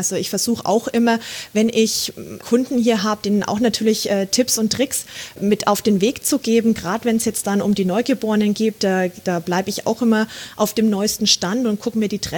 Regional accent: Bad Windsheim, Bavaria, Germany; also born or lived in El Paso, United States; Ich liebe meine Heimat, ich liebe Franken, ich liebe Bad Windsheim, man kriegt mich hier auch nicht wirklich so schnell raus.

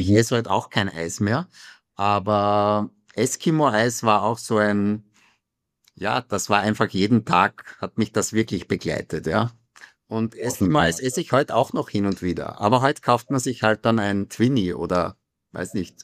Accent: Styria, Austria; ich bin Österreicher, aber vor allem Steirer. Also in Österreich ist man ja immer auch aus einem Bundesland und da ist man besonders stolz drauf.

